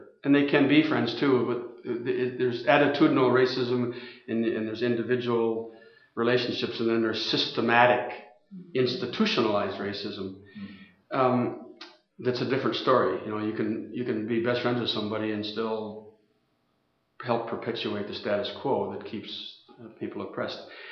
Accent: Minnesota, United States; And I grew up in Minnesota. The son of full-blooded Norwegians

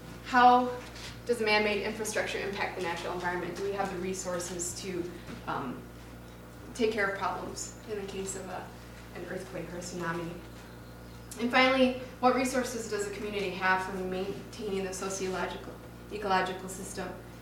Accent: Toledo, Ohio, United States; Okay, I grew up in Toledo, and I just flew home for a wedding, and the roads in Detroit are horrible.

